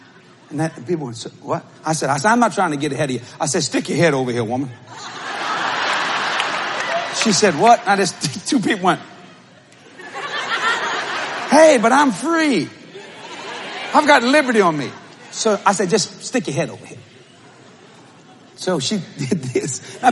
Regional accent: Louisiana, United States; we're Cajun people

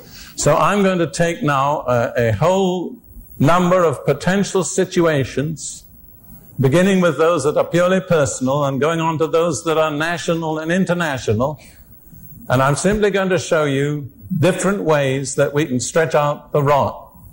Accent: United Kingdom

